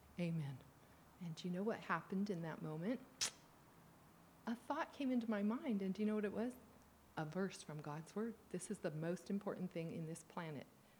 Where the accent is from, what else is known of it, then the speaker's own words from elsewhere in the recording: California, United States; Okay, I was raised in Southern California. I'm sure by any standards it's a Sodom and Gomorrah today, but at the time it was a pretty decent place